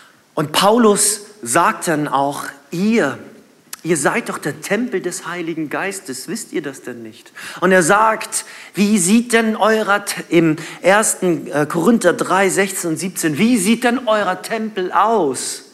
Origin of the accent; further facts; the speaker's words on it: Northern Germany, Germany; Und für uns als Norddeutsche, wir haben das ja immer so, ne?